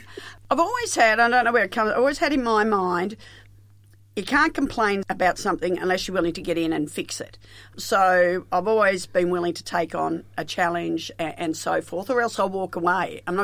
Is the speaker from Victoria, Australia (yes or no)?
yes; Melbourne, Victoria, Australia; I grew up in Melbourne, and when I was around 12, we shifted suburbs.